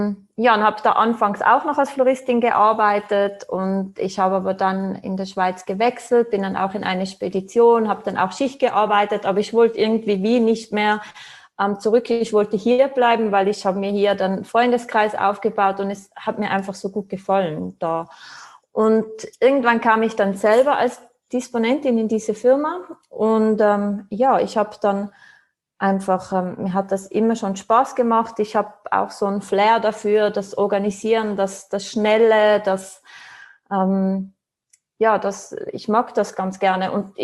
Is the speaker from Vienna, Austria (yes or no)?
no; Tyrol, Austria; born or raised there